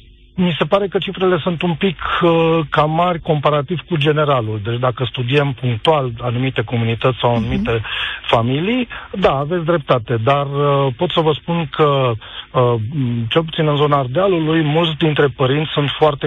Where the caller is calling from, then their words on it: Cluj-Napoca, Cluj County, Romania; vă sunt de la Cluj.